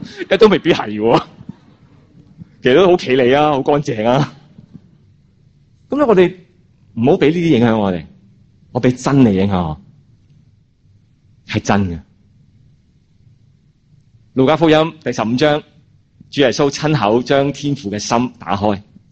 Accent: China; 我哋中国人咧就有少少麻烦嘅

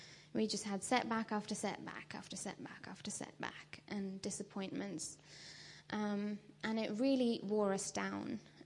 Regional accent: India; I grew up in India and in a Hindu family.

